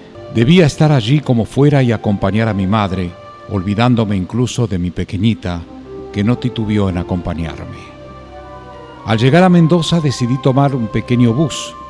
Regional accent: Chile; moved away as an adult; Soy chilena y he vivido lejos de ella desde los 18 años.

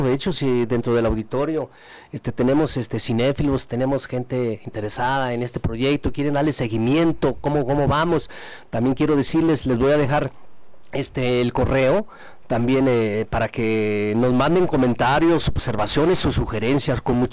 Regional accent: Jalisco, Mexico; moved away; yo soy un orgulloso jalisciense, que aunque me fui en el año 85, he regresado a mi ciudad, a mi tierra, para hacer algo por Jalisco, para hacer algo por México

